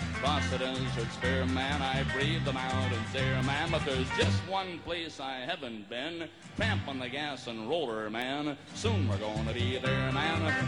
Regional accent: Canada; I'm a Canadian truck driver, and I want to hear a little bit of the North Country for a change.

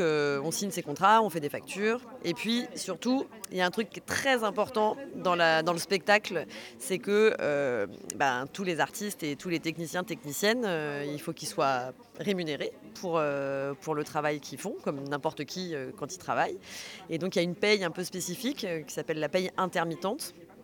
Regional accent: Paris, Île-de-France, France; J'ai grandi à Paris, dans un quartier aussi où il y avait pas mal de gens qui travaillaient dans les métiers de la culture.

